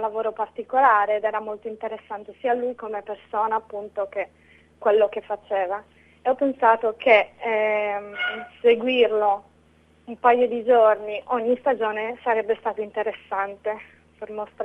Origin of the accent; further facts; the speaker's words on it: Sardinia, Italy; also born or lived in London, United Kingdom; volevo in qualche modo raccontare la mia terra, specialmente dal punto di vista appunto lavorativo, in quanto comunque la vita in Sardegna è molto diversa rispetto a quella che vedevo a Londra